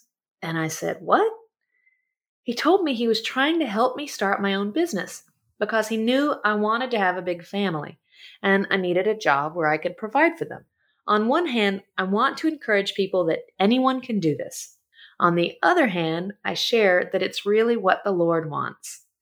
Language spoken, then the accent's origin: English; Decatur, Alabama, United States; That's what I did growing up in Decatur, Alabama.